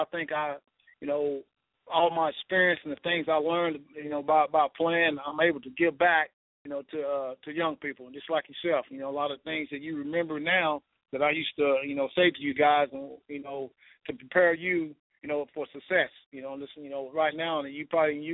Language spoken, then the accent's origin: English; Sparrow, Oklahoma, United States; Yeah, like Pete said, I'm from Sparrow, Oklahoma. It's a little town, but it's, you know, a lot of successful guys that come out.